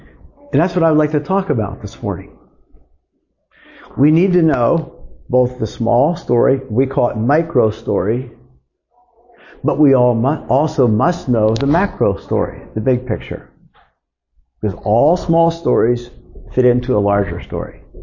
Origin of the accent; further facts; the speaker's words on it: Pennsylvania, United States; Okay, I grew up in Pennsylvania, west of Harrisburg, and we didn't have Amish people. I was a part of the old Mennonite people. So that's where I come from.